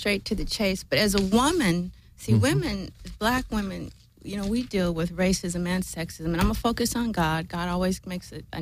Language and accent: English; Inglewood, California, United States; born there; I was born here in Inglewood. I went to private schools all my life except for third grade.